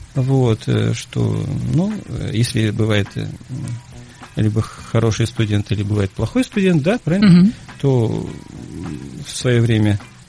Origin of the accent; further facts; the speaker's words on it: Mordovia, Russia; now in Krasnoyarsk, Russia; я получил не здесь, в Красноярске, а получил у себя на родине, это в Мордовии.